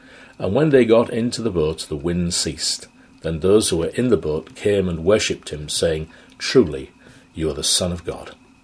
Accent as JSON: {"language": "English", "town": "Hull", "region": "Yorkshire and the Humber", "country": "United Kingdom", "tie": "born or raised there", "said": "I grew up in Hull when it was the greatest fishing port in the country."}